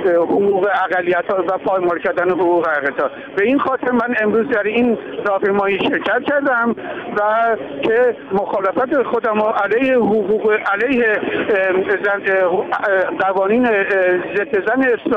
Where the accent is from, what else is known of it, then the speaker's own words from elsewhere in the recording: Iran; moved away; ما کسانی که از ایران آمدیم و از کشورهای اسلامی آمدیم